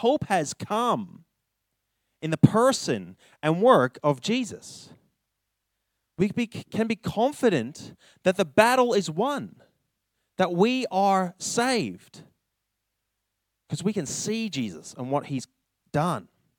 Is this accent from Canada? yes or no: yes; Canada; accent: Canadian; I was bullied a lot for my Canadian accent and for being Christian.